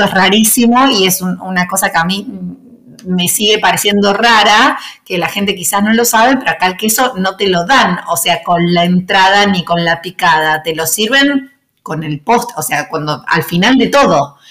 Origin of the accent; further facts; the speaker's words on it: Buenos Aires, Argentina; para mí, que soy una chica de Buenos Aires, es raro.